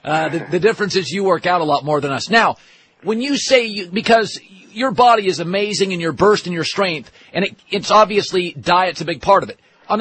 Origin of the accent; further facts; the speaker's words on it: Seattle, Washington, United States; I could leave for one market because I was from Seattle. I could leave for Seattle.